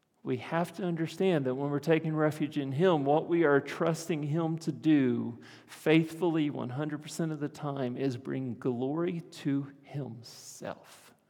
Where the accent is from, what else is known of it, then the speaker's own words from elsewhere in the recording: Lawton, Oklahoma, United States; Where I grew up in Lawton, Oklahoma, we grew up using this phrase of, hey, you want to go? Let's go to the refuge.